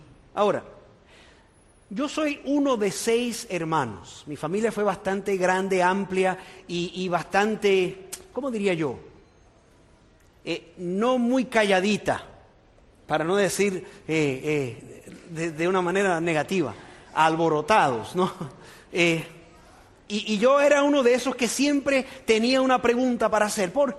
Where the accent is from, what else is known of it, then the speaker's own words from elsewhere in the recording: New York, United States; yo me crié en Nueva York y allá pues teníamos otro dicho